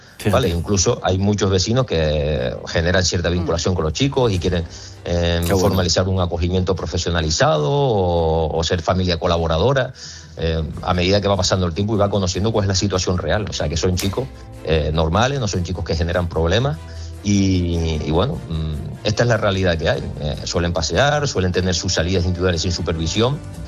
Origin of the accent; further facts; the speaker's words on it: Puerto de la Cruz, Canary Islands, Spain; Mira, justamente yo soy del Puerto de la Cruz.